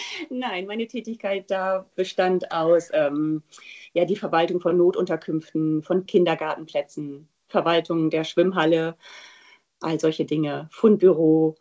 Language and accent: German; Lower Saxony, Germany; born there; Vollblut Ostfriesin